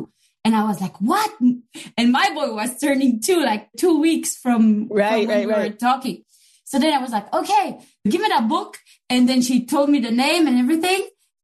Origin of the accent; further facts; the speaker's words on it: Switzerland; accent: French; English is a second language; I'm not exactly French. I'm from Switzerland, but I speak French. That's why I have a French accent.